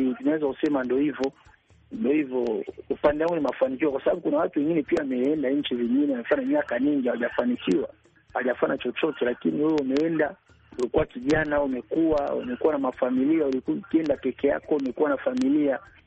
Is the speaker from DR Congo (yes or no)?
yes; DR Congo; now in Tanzania; nilikuwa nimetoka DRC Congo, nimekuja Tanzania, nilikuwa kijana, sasa hivi nimekuwa kidogo na familia na makazi yangu nimekuwa hapa